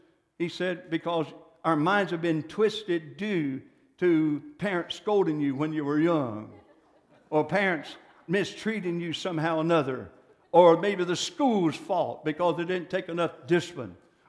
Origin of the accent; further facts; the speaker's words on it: United States; You go to Japan, and I'm American, and I go to Japan, they know that I am not a Japanese.